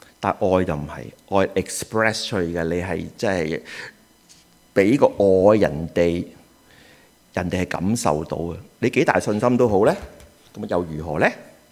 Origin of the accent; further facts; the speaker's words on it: Hong Kong; 嗱，我哋香港人唔係嘅，我哋香港人咧就會儲下錢